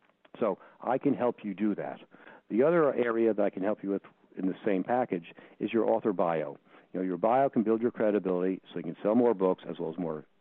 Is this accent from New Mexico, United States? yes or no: no; New York, United States; because I'm from New York and I talk fast, well, I talk fast.